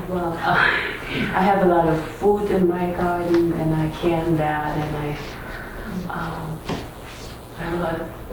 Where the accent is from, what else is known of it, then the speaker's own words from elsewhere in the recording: Mount Vernon, Washington, United States; I'm from Mount Vernon, Washington, and our church also has a program.